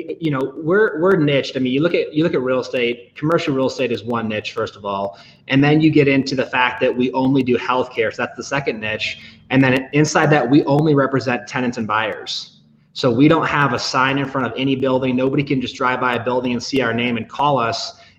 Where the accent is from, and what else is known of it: Michigan, United States; born or raised there